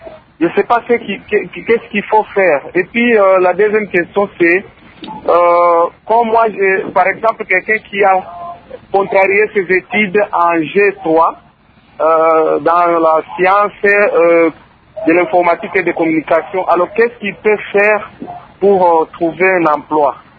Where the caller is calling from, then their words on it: Lubumbashi, Haut-Katanga, DR Congo; comme ici chez nous à Lubumbashi